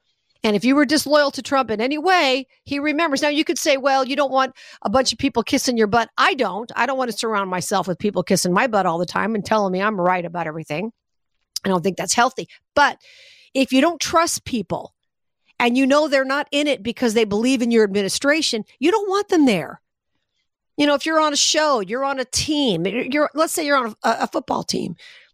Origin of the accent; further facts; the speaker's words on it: Nevada, United States; In Nevada, my home state, Sam Brown had a chance to knock a woman named